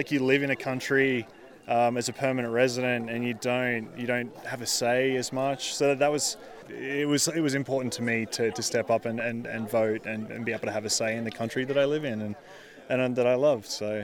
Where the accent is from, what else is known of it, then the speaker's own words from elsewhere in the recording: Australia; now in United States; I'm from Australia, and I've just become an American citizen today.